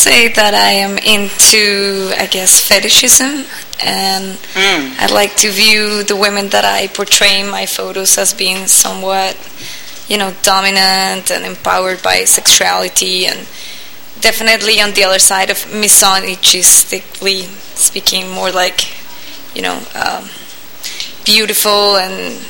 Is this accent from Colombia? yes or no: yes; Colombia; English is a second language; I'm a Colombian.